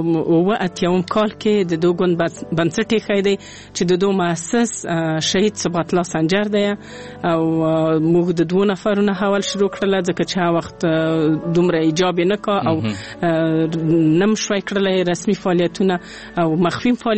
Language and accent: Pashto; Kabul, Afghanistan; زه د کابل نه نه یم وتلی او ټول ژوند مې په کابل کې پیل کړی دی.